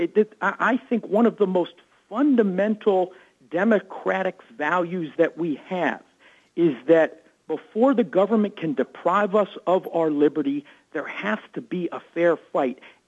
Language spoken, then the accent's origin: English; Atlanta, Georgia, United States; There was an HBO screening in my hometown of Atlanta just a couple of weeks ago